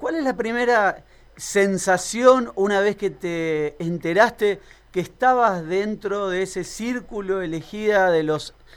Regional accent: Santa Fe, Argentina; nos da mucho orgullo como santafesinos

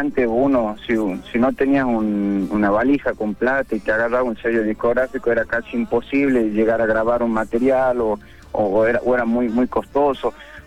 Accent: Salta, Argentina; now in Córdoba, Argentina; me vine a Córdoba, porque soy salteño, nací y criado en Salta Capital. Me vine a Córdoba a estudiar música y a trabajar con los muchachos

